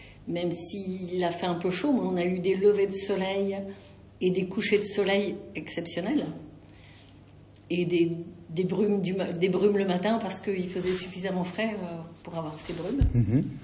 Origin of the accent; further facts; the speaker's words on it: Antilles, France; J'ai profité d'un séjour en métropole, puisque je viens des Antilles, pour faire des choses que je ne fais pas là-bas.